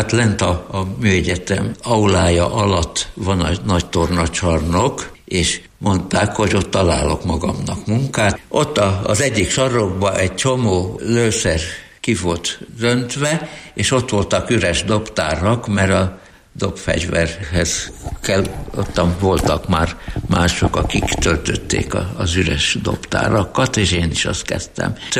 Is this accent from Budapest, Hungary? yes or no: no; Kaposvár, Somogy, Hungary; also born or lived in Keszthely; ugye én Keszthelyen születtem, de Kaposváron érettségiztem